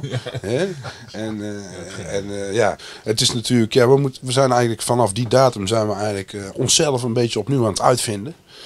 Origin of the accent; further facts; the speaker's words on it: Tilburg, North Brabant, Netherlands; Ja, geboren en getogen in Tilburg en een echte Brabander.